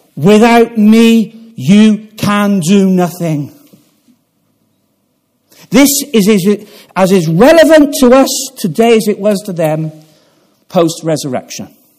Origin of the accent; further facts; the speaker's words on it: England, United Kingdom; Now, this as an Englishman, this is all new to me.